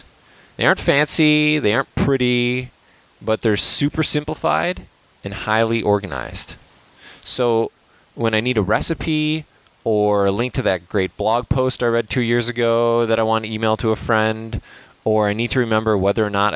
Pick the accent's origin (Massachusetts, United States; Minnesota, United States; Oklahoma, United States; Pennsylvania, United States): Minnesota, United States; St. Paul; also born or lived in Madison, Wisconsin; now in -; I grew up in St. Paul, Minnesota, in a traditional family where I was the youngest of two kids.